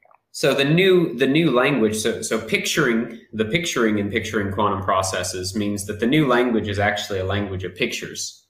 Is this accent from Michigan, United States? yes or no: no; Oklahoma, United States; moved away as an adult; now in Oxford, United Kingdom; I came over from the U.S. I'm from Oklahoma originally, and I came on a two-month exchange program.